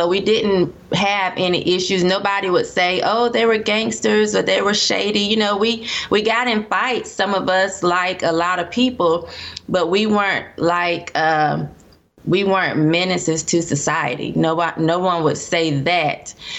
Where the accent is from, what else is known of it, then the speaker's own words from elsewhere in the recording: Durham, North Carolina, United States; Okay, so I was raised in Durham, North Carolina.